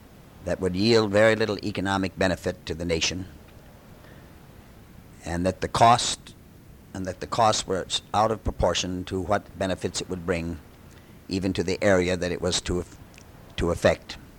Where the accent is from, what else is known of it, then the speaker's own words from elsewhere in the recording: Minnesota, United States; And while I am a senator from Minnesota, I am above all a United States senator.